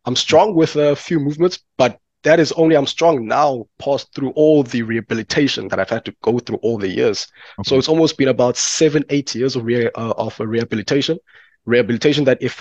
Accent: East London, Eastern Cape, South Africa; now in Port Elizabeth, South Africa; I'm in Port Elizabeth right now. I grew up in East London. One of the reasons why we left East London was for better healthcare options.

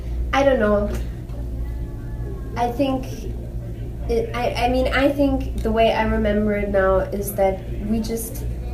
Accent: Munich, Bavaria, Germany; the way we grew up, we were from Munich, and we love the city, and we go back there

